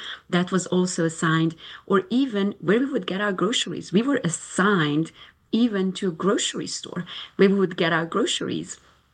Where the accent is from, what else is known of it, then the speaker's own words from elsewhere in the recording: Romania; I grew up in Romania during the communism. So when I was born, it was already communism.